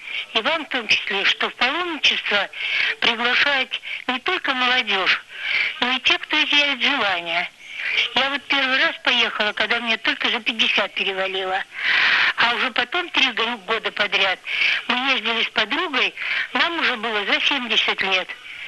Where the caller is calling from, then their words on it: Kemerovo, Kemerovo Oblast, Russia; я вас беспокою из Кузбасса, города Кемерово.